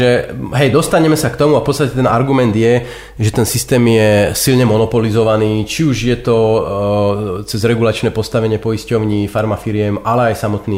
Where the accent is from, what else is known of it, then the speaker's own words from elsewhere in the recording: United States; Slovak is a second language; A je dokonca pravda, že ak by som si možno ako Američan mal tú možnosť vybrať si, v ktorom systéme chcem byť, tak je to práve v tomto